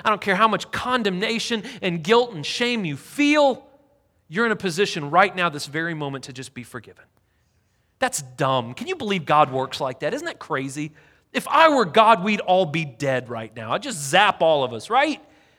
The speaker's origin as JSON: {"language": "English", "town": "Nashville", "region": "Tennessee", "country": "United States", "said": "And I'm like, hey, I'm from Nashville. Where are you from?"}